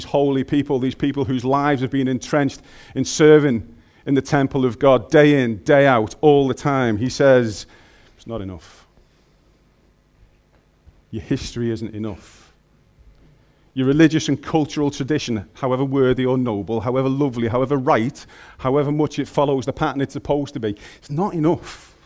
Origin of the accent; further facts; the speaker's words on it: North West England, United Kingdom; accent: Scouse; Today I'm actually quite glad I've got my Scouse accent because it kind of fits with the theme.